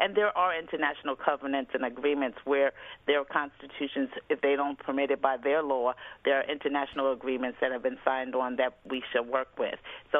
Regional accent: New York City, New York, United States; also born or lived in Harlem / Bronx; I grew up in New York City. I'm a native New Yorker, born in Harlem, raised both in Harlem and the Bronx. My parents were Southern, and they were part of the Black migration in the Civil Rights era, who moved to New York.

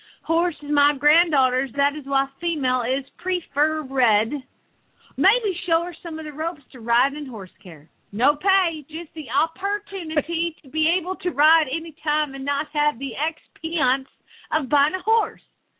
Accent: the South, United States; accent: Southern; I don't even think my sister-in-law's heard my Southern accent.

